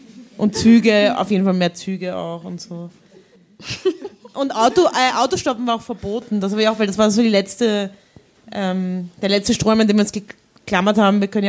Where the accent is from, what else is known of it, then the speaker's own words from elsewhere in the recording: Vienna, Austria; Ich bin ja in Wien aufgewachsen